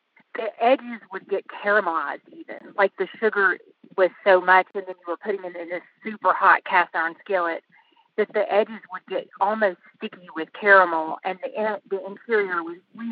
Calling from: Asheville, North Carolina, United States; Asheville, North Carolina.

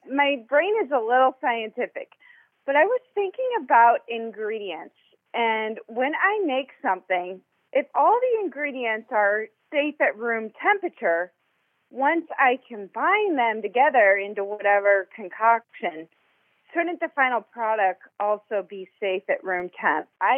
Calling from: Illinois, United States; Near St. Louis, Missouri. It's in Illinois, but if I say Illinois, you'll think I'm a Cubs fan.

